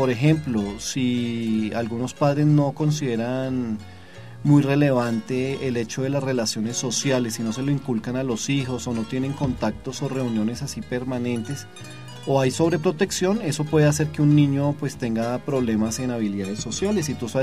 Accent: Colombia; esa capacidad de lucha que tenemos como colombianos

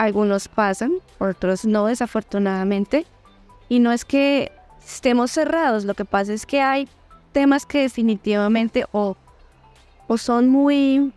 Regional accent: Colombia; igualmente que aquí en Colombia, pues porque yo soy colombiana.

